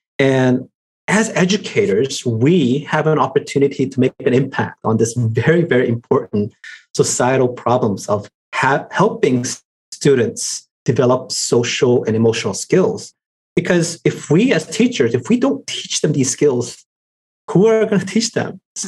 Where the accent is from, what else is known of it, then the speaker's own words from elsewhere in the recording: New York, United States; born there; also born or lived in Seoul / Miami / Shanghai / Rio de Janeiro; I was born in New York and lived in Seoul, Miami, Shanghai, Rio de Janeiro, and Los Angeles before moving up to the Bay Area.